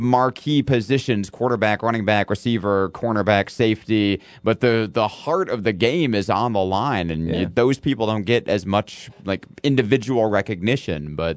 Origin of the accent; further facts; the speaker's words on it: Michigan, United States; I know Michigan, since I'm from Michigan, Michigan State's all excited about the year this year